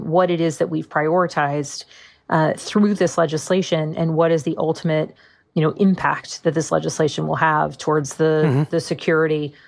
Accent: Virginia, United States; You know, in my home state of Virginia, we are bringing home $100 million for broadband connectivity

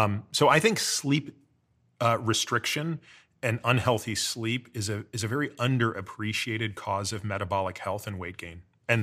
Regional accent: Canada; because I grew up in Canada

